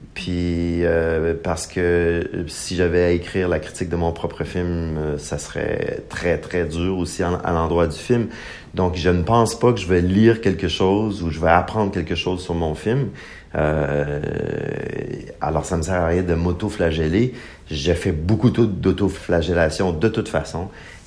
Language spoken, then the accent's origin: French; Quebec, Canada; écoutez, je viens du Québec et on a eu des événements similaires il y a quelques années